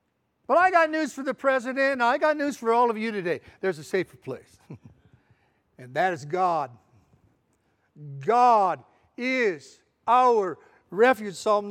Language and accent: English; California, United States; I'm from California. We have earthquakes a lot.